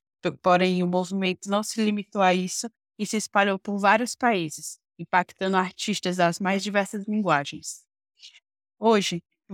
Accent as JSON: {"language": "Portuguese", "region": "Piauí", "country": "Brazil", "lives_now": "Pernambuco, Brazil", "said": "sou piauiense, radicada em Pernambuco e sou artista"}